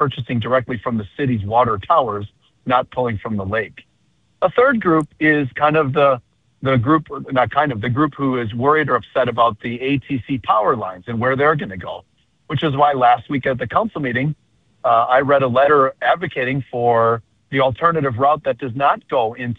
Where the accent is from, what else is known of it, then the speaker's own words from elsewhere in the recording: Port Washington, Wisconsin, United States; You know, I was raised in Port Washington. I've lived there my whole life.